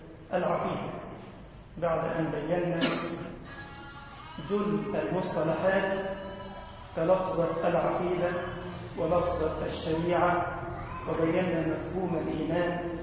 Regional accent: Egypt; اللهم اجعل بلدنا مصر أمنا وأمانا واطمئنانا يا رب العالمين

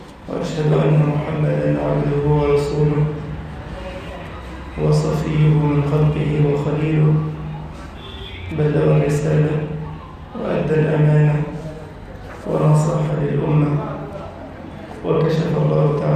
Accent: Egypt

